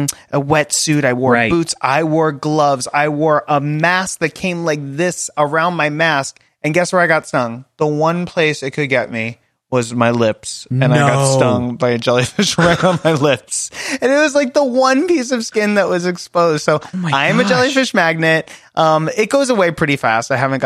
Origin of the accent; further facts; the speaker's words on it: Florida, United States; I was raised in Florida from much of my life